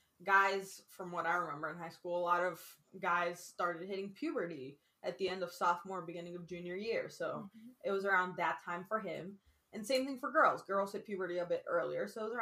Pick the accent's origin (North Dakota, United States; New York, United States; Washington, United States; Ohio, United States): New York, United States; New York City; especially us, we grew up in New York City, such a big city. And we were in Brooklyn, which on its own is massive.